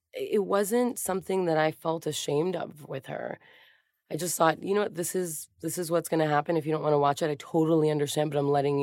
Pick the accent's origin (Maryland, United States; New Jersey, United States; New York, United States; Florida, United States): Florida, United States; Hialeah; But I grew up in Miami in Hialeah, and my high school was very queer.